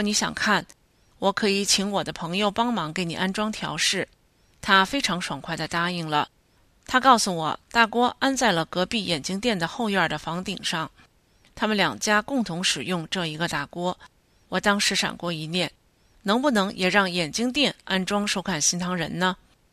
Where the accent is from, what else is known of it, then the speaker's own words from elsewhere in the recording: China; 这是一个我们中国人在海外办的电视媒体